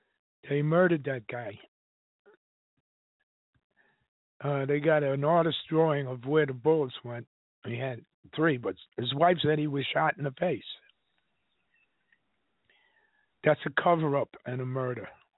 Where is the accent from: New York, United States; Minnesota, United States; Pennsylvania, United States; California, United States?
New York, United States; New York City; I got to tell you, I grew up in Harlem. I got along with blacks, and blacks got along with me.